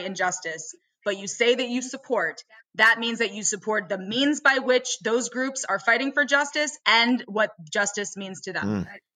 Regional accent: New Mexico, United States; born there; when I lived in New Mexico. When I was born in New Mexico.

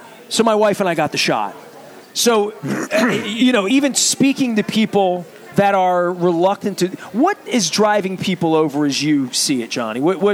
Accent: Dundalk, Maryland, United States; I'm from Dundalk, so we didn't get those kind of pastoral settings.

